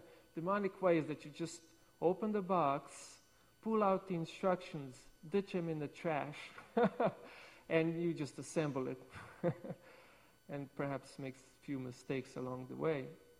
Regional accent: Adriatic coast, Croatia; For example, I grew up on the Adriatic coast of Croatia. So that's not in Russia for all of you Americans. It's nowhere close. It's in Mediterranean.

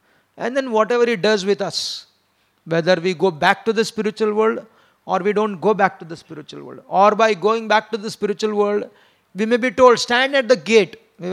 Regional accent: India; born there; The ego of being Indian is existing because why? Because I am born in India.

